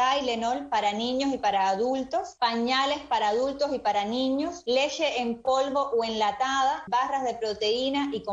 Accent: Cuba; Es nuestro derecho como cubanos ayudar a los cubanos.

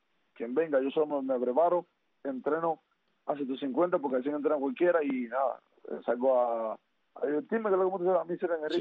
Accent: Villa Clara, Cuba; Donde yo me crié en Villa Clara fue un lugar no muy agradable para las personas.

